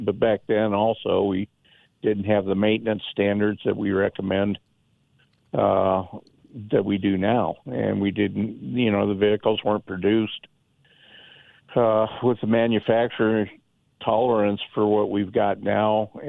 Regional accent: Denver, Colorado, United States; Well, I grew up in the North Denver area. I'm 62 years old.

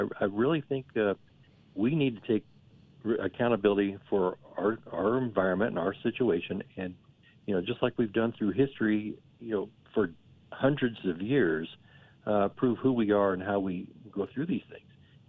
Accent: United States; I'm accountable and I'm responsible and I'm an American.

